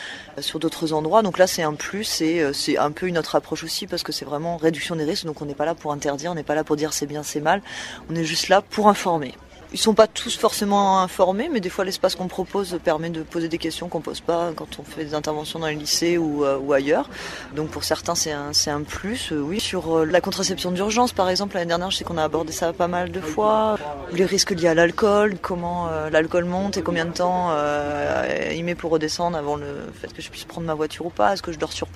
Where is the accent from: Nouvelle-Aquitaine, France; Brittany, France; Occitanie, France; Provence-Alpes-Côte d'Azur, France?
Occitanie, France; vu qu'on vient tous de Lozère et qu'on est que des petites associations